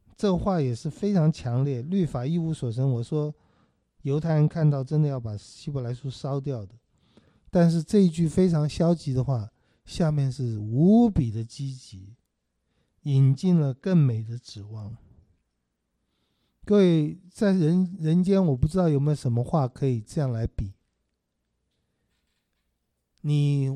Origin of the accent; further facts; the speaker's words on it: China; Law 的神圣和尊贵是我们中国人很难想象的